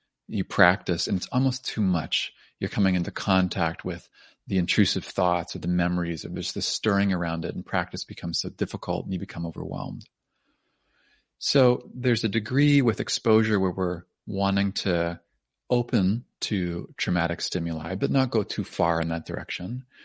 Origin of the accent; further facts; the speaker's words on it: Canada; partly as me and partly as a Canadian